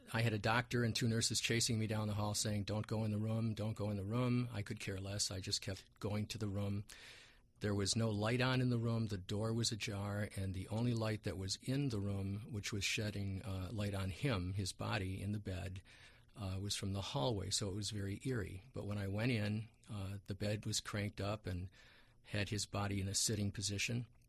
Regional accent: United States; I was raised here in America. I read Hebrew only for my bar mitzvah

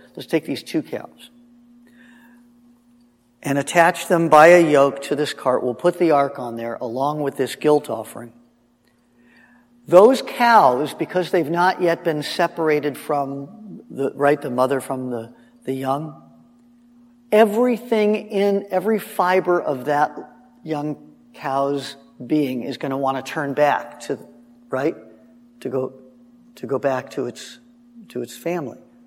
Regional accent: Los Angeles, California, United States; I don't know. I'm from Los Angeles. I don't know about livestock.

